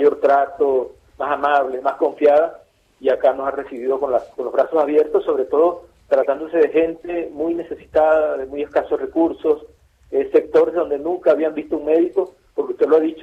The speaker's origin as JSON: {"language": "Spanish", "town": "Punto Fijo", "region": "Falcón", "country": "Venezuela", "lives_now": "Argentina", "said": "Punto Fijo, Estado Falcón, provincia de Falcón, como dirían ustedes."}